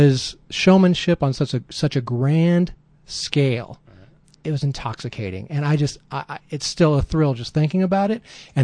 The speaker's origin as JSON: {"language": "English", "town": "Phoenix", "region": "Arizona", "country": "United States", "tie": "born or raised there", "said": "Mine I was raised in Phoenix, Arizona, and the flagship theater in Arizona was called Cine Capri."}